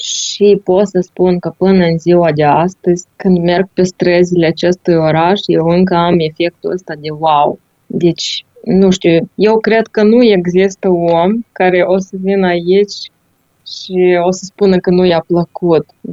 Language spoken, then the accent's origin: Romanian; Chișinău, Moldova; moved away as an adult; now in Prague, Czechia; Sunt originară din Chișinău, am 37 de ani. Chișinăul a fost, da, locul unde am învățat, unde am crescut, dar deja de 6 ani sunt stabilită în Praga